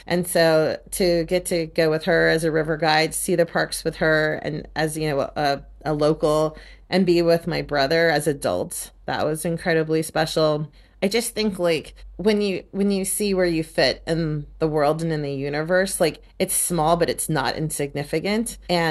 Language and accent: English; Texas, United States; But growing up in Texas, you know what you know, and even Big Bend was like a long road trip from Houston.